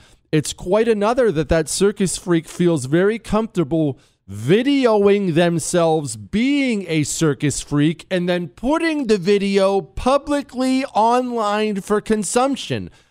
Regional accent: Louisiana, United States; now in Houston, United States; I'm a Cajun dude. And this won't apply to everybody in the country because I'm in Houston. And in Houston, if you look at a map, we're reasonably close to Louisiana.

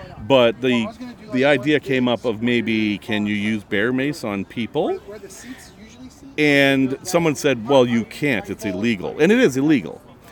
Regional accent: Illinois, United States; Lauren is from Missouri. I am from Illinois.

